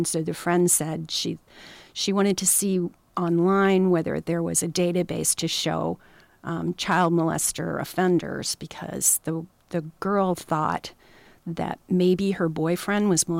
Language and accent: English; Ohio, United States; also born or lived in Illinois; Well, I was born in Ohio, and that was my first library job in the Cincinnati area. And then I don't know, everybody knows Wayne County, but it's about an hour south of Cleveland. That was more of my home territory there.